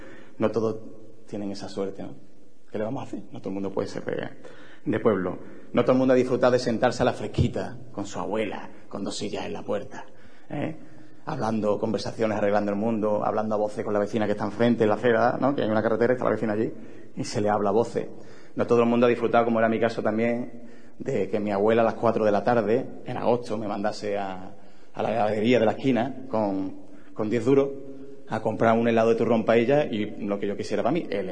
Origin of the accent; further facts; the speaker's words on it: Alcalá de Guadaíra, Andalusia, Spain; un acento que tengo, soy de Alcalá de Guadaira.